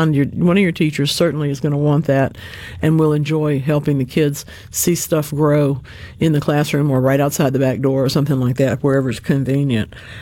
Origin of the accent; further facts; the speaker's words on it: Louisiana, United States; In my home state of Louisiana, they grow bell peppers by the acre